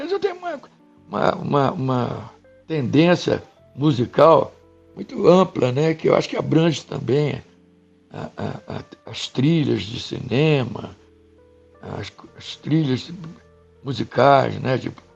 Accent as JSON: {"language": "Portuguese", "country": "Brazil", "said": "Porque, afinal de contas, a gente é brasileiro, o ritmo é Brasil, né?"}